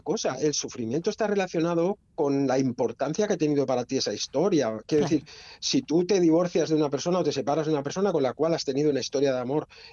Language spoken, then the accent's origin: Spanish; Barcelona, Catalonia, Spain; yo vengo de donde vengo de un barrio periférico de Barcelona donde en los años 80 pues o corrías o te pegabas con los otros críos